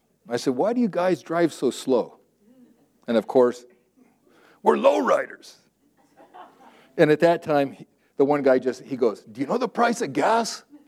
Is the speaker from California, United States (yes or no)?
yes; California, United States; Or growing up in Southern California, some of my Mexican friends, Mark, mañana, mañana.